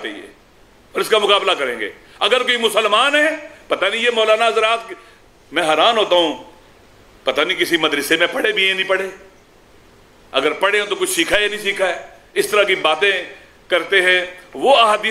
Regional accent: Pakistan; ہم پاکستان کے وہ بیٹے ہیں, میرے خاندان کے لوگ, انہوں نے پاکستان کے لیے قربانیاں دی ہیں

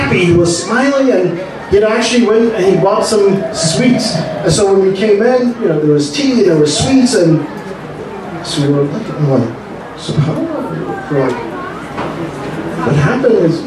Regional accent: United States; because I was from America.

